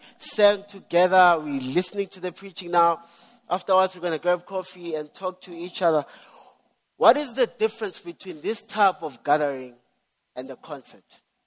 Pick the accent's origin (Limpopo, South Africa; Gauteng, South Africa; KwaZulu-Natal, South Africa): Gauteng, South Africa; Daveyton; So I'm from the East Rand, a township called Davyton. And so in the township, right, kids play outside